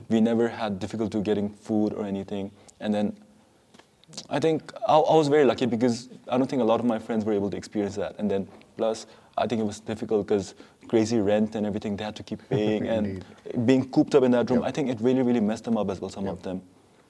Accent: Northeast India, India; I'm an Indian national.

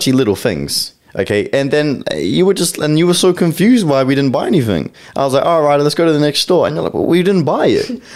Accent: New Zealand; I'm from New Zealand, so that's 140 NZ.

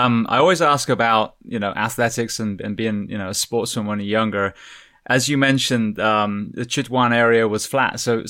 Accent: United Kingdom; as a Brit, you know, one thing that we always hear is the courage

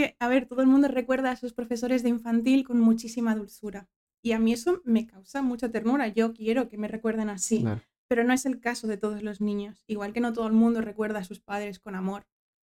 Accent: Valencian Community, Spain; A ver, mi familia toda es francesa, pero yo he vivido gran parte de mi vida en la Comunidad Valenciana.

